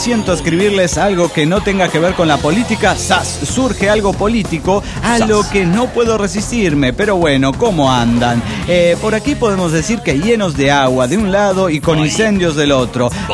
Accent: Mérida, Yucatán, Mexico; de Mérida, Yucatán.

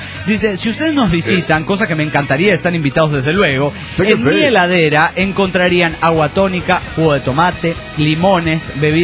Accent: New York City, New York, United States; de New York City.

